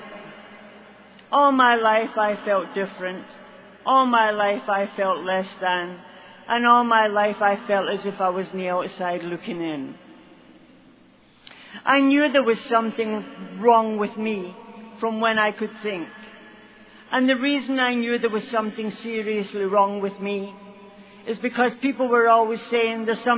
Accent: Glasgow, Scotland, United Kingdom; born there; I was born in Glasgow, Scotland, of Irish, English, and Scottish stock.

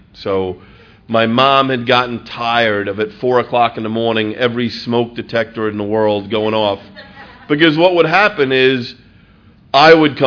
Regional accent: New York, United States; I'm Irish Catholic and I'm from New York

